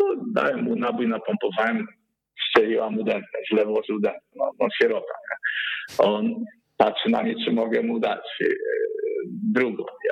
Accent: Lubin, Lower Silesian Voivodeship, Poland; my to nazywamy górniczą metodą, ponieważ pochodzimy z Lubina tutaj

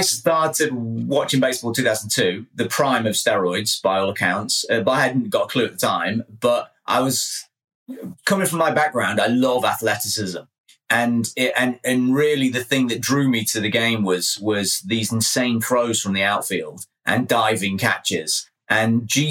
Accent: England, United Kingdom; Remember, I'm English, so you have to be kind.

